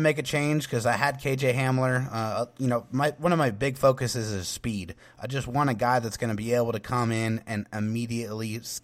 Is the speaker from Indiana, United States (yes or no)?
no; San Diego, California, United States; now in Texas, United States; And, you know, I live in Texas, for those people who don't know. I'm from San Diego originally, but I've been living in Texas for the last several years.